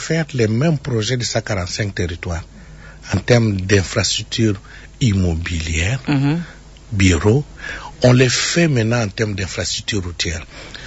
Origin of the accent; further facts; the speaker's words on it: Maniema, DR Congo; chez moi, au Maniema ou à Pugna